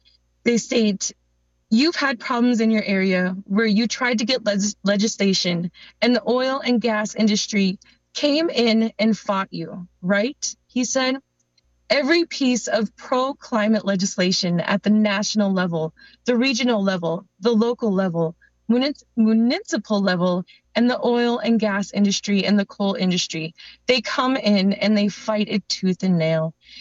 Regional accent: North Dakota, United States; Black Bear Clan, and I'm Turtle Mountain from the I'm Anishinaabe from the Turtle Mountain Band of Chippewa.

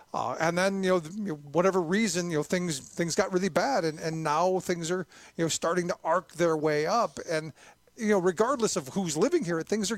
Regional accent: Cleveland, Ohio, United States; Again, a kid growing up in Cleveland, this is one of those places

